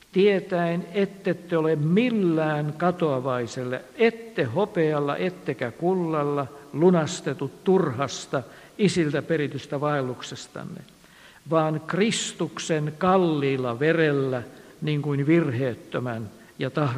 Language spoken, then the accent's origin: Finnish; Helsinki, Uusimaa, Finland; minä olen ihan paljasjalkainen helsinkiläinen, kuinka niin?